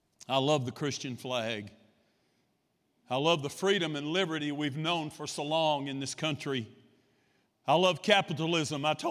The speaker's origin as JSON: {"language": "English", "country": "United States", "said": "I live in this country, and I can't change the fact that I'm an American, and God has called me to preach and to pastor."}